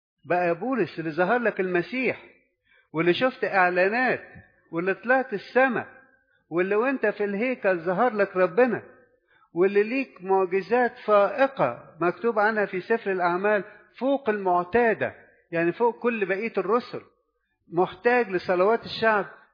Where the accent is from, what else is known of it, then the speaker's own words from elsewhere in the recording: Egypt; زي ما تعودنا كمصريين او كشرقيين